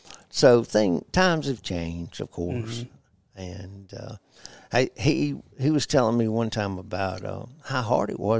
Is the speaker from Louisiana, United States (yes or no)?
yes; New Orleans, Louisiana, United States; I grew up in New Orleans. I'm not from New Orleans, but that's where I grew up. Went to high school. We didn't have many turkeys down there, you know.